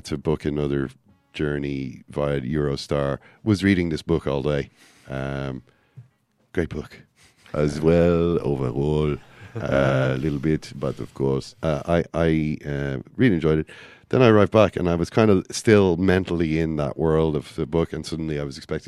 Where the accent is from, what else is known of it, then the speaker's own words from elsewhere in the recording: Ireland; As an Irishman, I want to thank the British public and broadcasters for getting behind us.